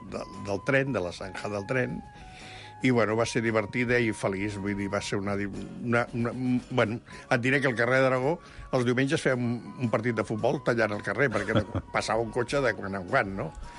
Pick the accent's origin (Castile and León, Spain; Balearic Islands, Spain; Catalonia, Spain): Catalonia, Spain; Barcelona; vaig néixer a Barcelona el 31 d'octubre de 1943, al carrer Aragó, entre Montaner i Aribau.